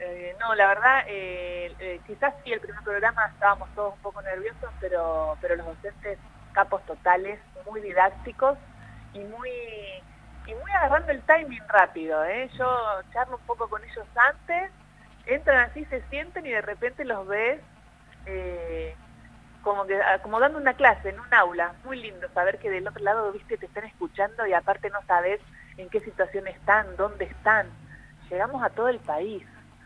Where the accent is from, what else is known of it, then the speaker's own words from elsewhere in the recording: Río Gallegos, Santa Cruz, Argentina; me crié en la Patagonia, o sea que viví la guerra de alguna manera, pero en Río Gallegos y tapando, claro, poniendo la frazada. Yo tenía 5 años